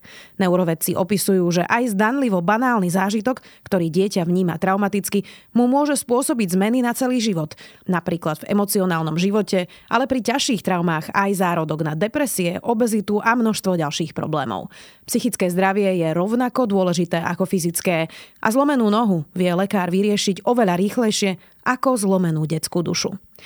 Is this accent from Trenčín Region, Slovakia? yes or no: no; Bratislava, Bratislava Region, Slovakia; Rodičia boli doma v Bratislave